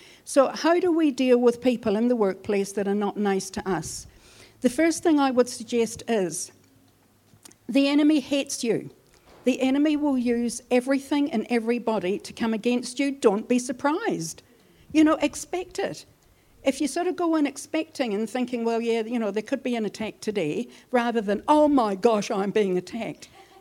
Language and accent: English; Glasgow, Scotland, United Kingdom; because I come from Glasgow, we've got a bit of nuclear reactor in us in Glasgow.